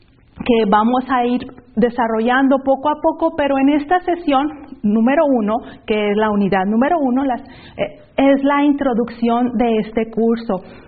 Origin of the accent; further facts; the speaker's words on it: Monterrey, Nuevo León, Mexico; accent: Monterrey; Yo soy mexicana, nací en Monterrey, Nuevo León, México. Ahí nací, ahí crecí, ahí he pasado la mayor parte de mi vida. El acento que ustedes escuchan es de Monterrey.